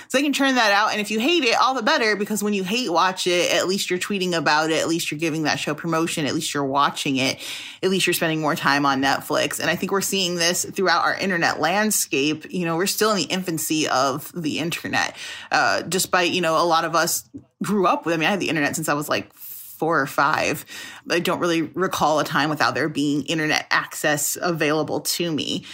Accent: Chicago, Illinois, United States; I'm from Chicago.

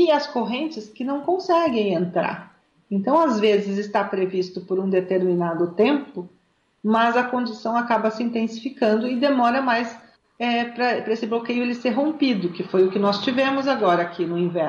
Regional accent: Paraná, Brazil; Eu vim do norte do Paraná.

